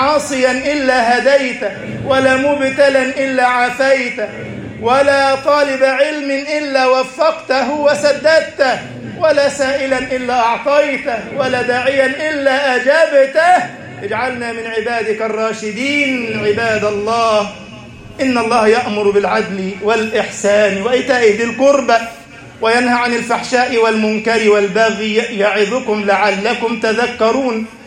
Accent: Egypt

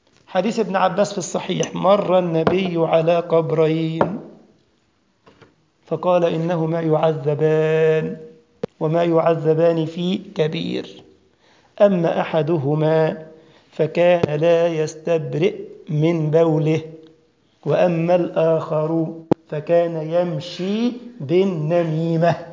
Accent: Egypt; في القبر عندنا في مصر والله، عاملينه موميا كده في المتحف عندنا

